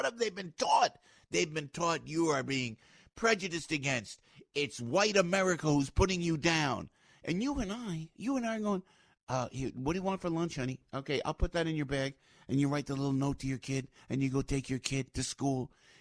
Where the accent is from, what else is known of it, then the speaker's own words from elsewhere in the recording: New Jersey, United States; a shout out to Camden, New Jersey, in my home state.